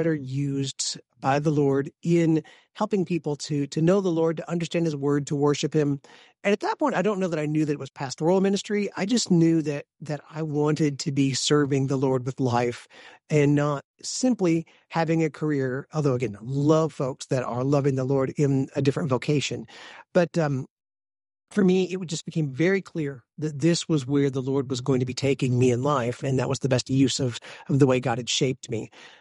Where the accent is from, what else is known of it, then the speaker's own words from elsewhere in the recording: Illinois, United States; We grew up in the very southern tip of the state of Illinois, actually, which is a pretty rural area. We lived 2 miles outside of a 900-person town.